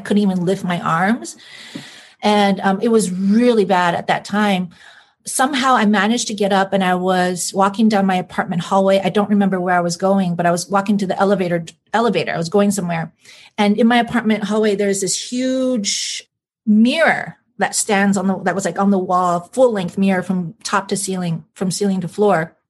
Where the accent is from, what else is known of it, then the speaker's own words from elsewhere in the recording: Washington, United States; In Washington okay. State.